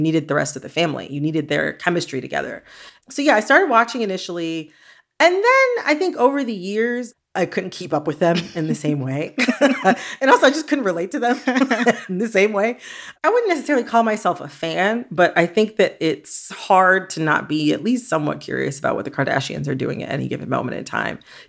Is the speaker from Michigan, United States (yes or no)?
yes; Detroit, Michigan, United States; And I'm from Metro Detroit. There's a lot of Armenian families where I'm from.